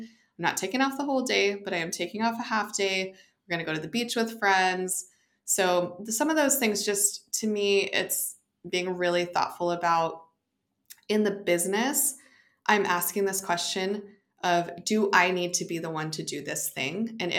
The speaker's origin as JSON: {"language": "English", "town": "Boise", "region": "Idaho", "country": "United States", "tie": "born or raised there", "moved": "yes", "said": "My hometown is great. I love Boise."}